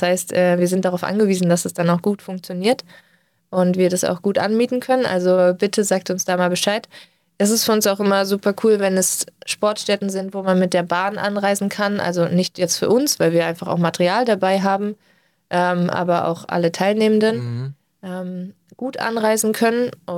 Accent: Baden-Württemberg, Germany; ich komme aus dem Schwabenland und das war in Schwäbisch Gmünd, im tiefsten Schwabenland.

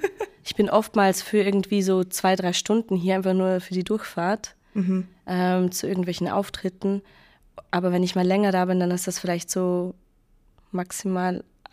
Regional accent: Vorarlberg, Austria; also born or lived in Basel; now in Zurich, Switzerland; gefällt es mir dort eigentlich auch sehr gut und habe mir da mittlerweile auch mein Leben aufgebaut. Aber ich kann es mir auch wieder vorstellen, nach Vorarlberg zurückzuziehen.

